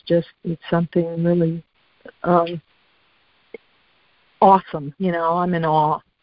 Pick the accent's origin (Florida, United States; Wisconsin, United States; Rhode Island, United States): Florida, United States; I mean, I grew up in Florida, and I've been through a lot of storms